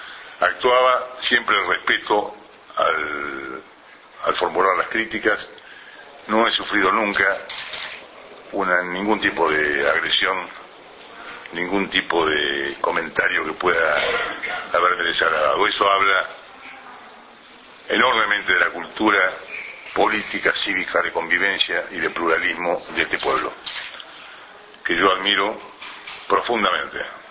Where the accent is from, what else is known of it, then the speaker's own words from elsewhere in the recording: Argentina; siendo embajador argentino en el Uruguay.